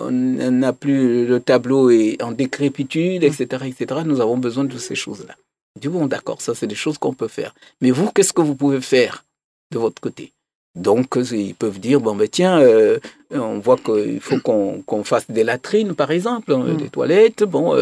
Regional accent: Republic of the Congo; particulièrement le Congo-Brazzaville, et notamment dans ma région d'origine

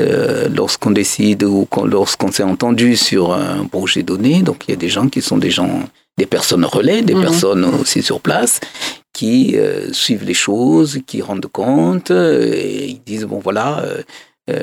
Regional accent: Republic of the Congo; particulièrement le Congo-Brazzaville, et notamment dans ma région d'origine

